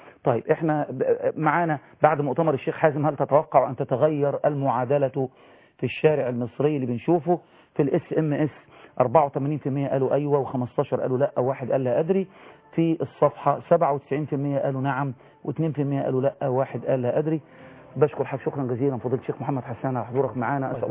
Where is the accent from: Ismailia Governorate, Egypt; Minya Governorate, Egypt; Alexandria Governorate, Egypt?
Minya Governorate, Egypt; Minya; أنا من المنيا، حصل لي حادث من 4 شهور